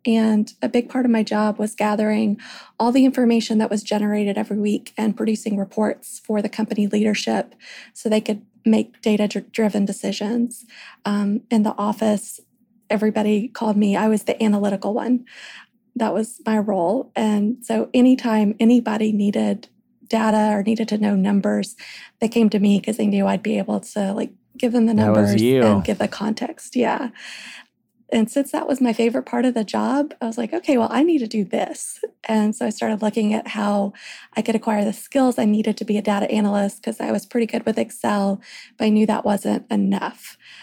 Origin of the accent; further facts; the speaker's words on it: Nashville, Tennessee, United States; also born or lived in Scotland; I'm from Nashville, born and bred. But I ended up moving to Scotland to attend university, and I studied food bioscience over there.